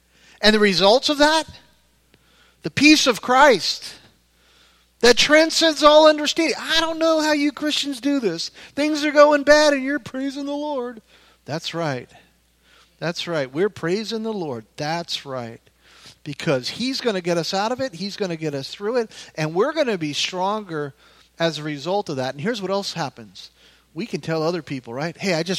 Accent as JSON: {"language": "English", "town": "Pompano Beach", "region": "Florida", "country": "United States", "tie": "born or raised there", "said": "I grew up here in Pompano, and we used to ride our bikes to the pier"}